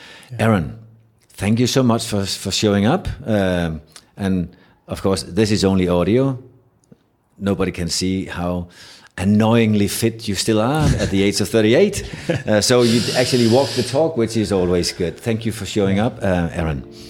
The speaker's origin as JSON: {"language": "English", "country": "United States", "said": "being an American, I remember when I've watched American football develop"}